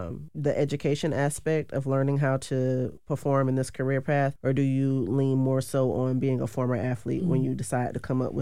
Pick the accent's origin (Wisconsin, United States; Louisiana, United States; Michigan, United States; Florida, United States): Florida, United States; Tallahassee; I grew up in Tallahassee as well, mm-hmm. but I went to predominantly white institutions as well. We went to Leon, and then I went down to a private college in South Florida.